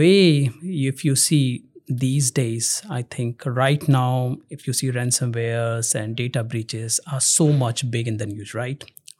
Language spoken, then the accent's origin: English; Uttarakhand, India; now in Netherlands; And my hometown is in Uttarakhand state, which is a part of hilly region, basically.